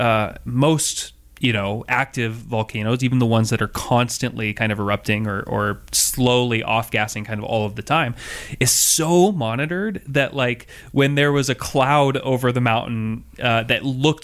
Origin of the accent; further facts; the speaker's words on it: Seattle, Washington, United States; And part of that was probably just growing up in Seattle.